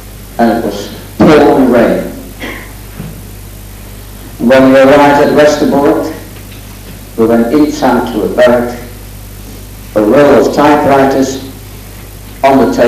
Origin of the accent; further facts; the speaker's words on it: London, United Kingdom; born there; also born or lived in Netherlands; I was born in London and I lived in Holland.